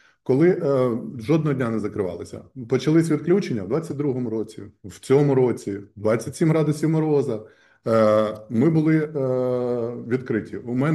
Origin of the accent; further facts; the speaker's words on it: Sloviansk, Donetsk Oblast, Ukraine; а ми із Слов'янська.